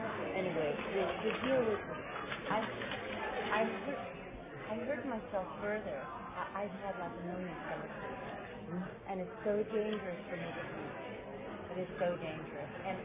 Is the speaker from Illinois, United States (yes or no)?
yes; Evanston, Illinois, United States; I'm from Evanston.